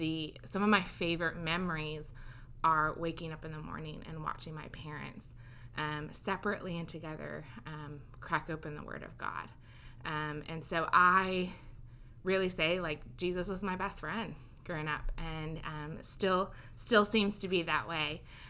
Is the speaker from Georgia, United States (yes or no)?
no; Indiana, United States; I grew up in Indiana, in a wonderful family, two parents and an older brother, and grew up watching my parents do ministry.